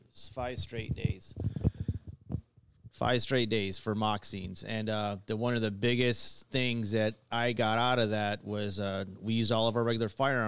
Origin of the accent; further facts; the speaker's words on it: Chicago, Illinois, United States; You know, I'm from Chicago, so I've seen a lot. And growing up in the streets, you guys are talking about street fighting.